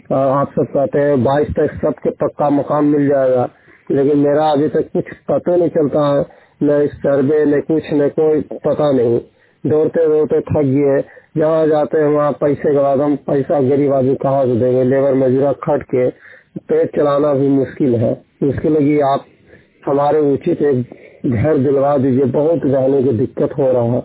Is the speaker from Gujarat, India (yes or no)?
no; Rakodi, Jharkhand, India; मैं देवघर जिला का रहने वाला हूँ, झारखंड राज्य। मैं पंचायत धरवाड़ी गांव राकोड़ी।